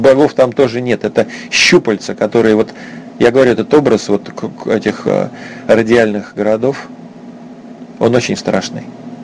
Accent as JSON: {"language": "Russian", "town": "Nizhny Novgorod", "region": "Nizhny Novgorod Oblast", "country": "Russia", "said": "вот я из Нижнего Новгорода родом"}